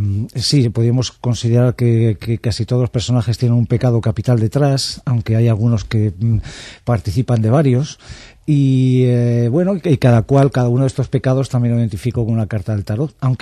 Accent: Segovia, Castile and León, Spain; cuando yo venía de Segovia a Madrid. Yo soy de Segovia

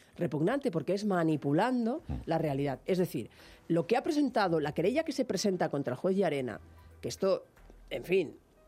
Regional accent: Catalonia, Spain; siendo tan catalanes como usted, que es mi caso, no pensamos como usted

